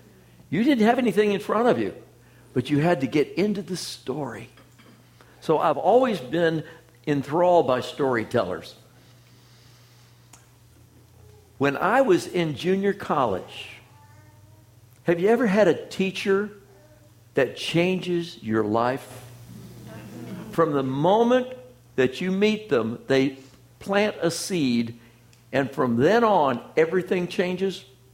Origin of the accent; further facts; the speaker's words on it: Clearwater, Florida, United States; also born or lived in Knoxville, Tennessee; I was born in Knoxville, Tennessee, so I'm a Tennessee hillbilly by birth, but I lived most of my life in a little town in Florida that used to be a little town.